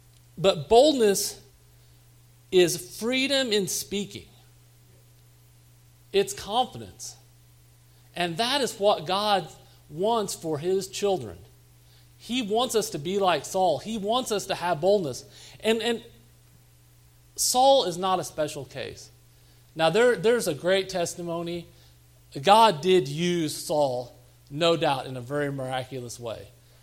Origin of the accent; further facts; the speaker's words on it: Missouri, United States; I've been on the East and West Coast, and I say, I'm from Missouri, and people just seriously look at you like, is that in the United States?